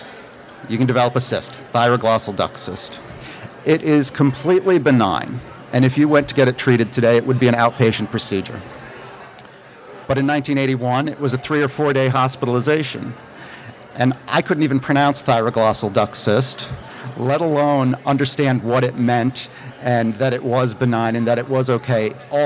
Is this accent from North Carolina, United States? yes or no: no; Connecticut, United States; also born or lived in Massachusetts; I grew up in Connecticut, actually, New England. I was born in Massachusetts, a town of Tollens, about halfway between Boston and New York.